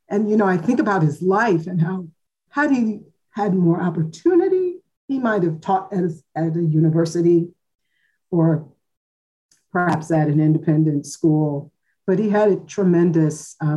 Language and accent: English; Cleveland, Ohio, United States; plucked me from a public housing project where I grew up in Cleveland, Ohio in the early 70s.